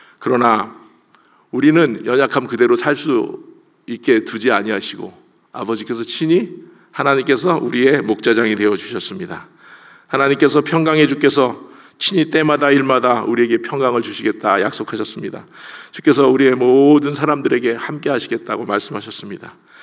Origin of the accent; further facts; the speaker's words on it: Anseong, Gyeonggi Province, South Korea; 저는 시골 학교에서 안성에서 자라서